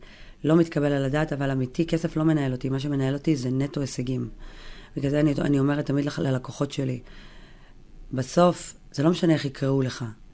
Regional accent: Yeruham, Southern District, Israel; אני גדלתי בירוחם, שזה מקום אמנם מאוד מאוד חם ועוטף, אבל גם זה מקום שאת רואה דברים שהם של אוכלוסיות מוחלשות.

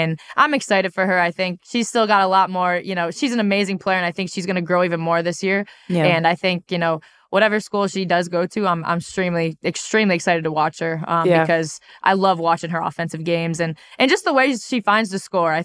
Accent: Cleveland, Ohio, United States; also born or lived in Dublin; Yeah, so I grew up in Cleveland, actually. I moved to Dublin.

